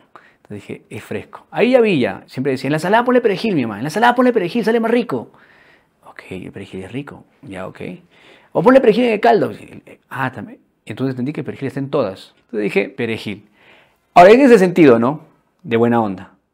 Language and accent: Spanish; Arequipa, Peru; Si fuera de Puno, chill, soy de Arequipa y también estoy muy contento por eso.